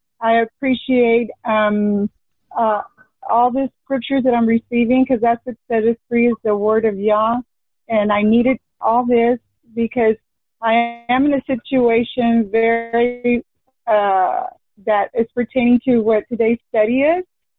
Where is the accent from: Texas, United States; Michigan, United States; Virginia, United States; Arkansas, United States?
Texas, United States; I met her in 2010 in my hometown of South Texas